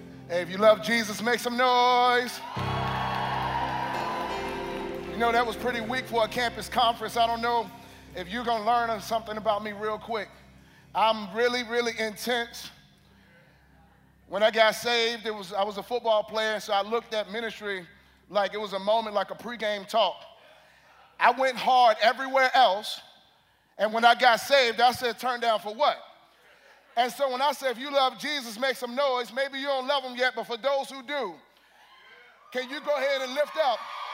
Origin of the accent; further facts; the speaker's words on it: Harrisonburg, Virginia, United States; I come from Harrisonburg, Virginia.